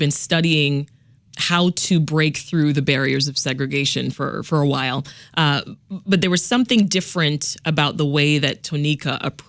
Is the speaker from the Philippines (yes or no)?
no; Canada; now in Chicago, United States; I come here from another state, but, you know, by way of another country, right? I'm Canadian.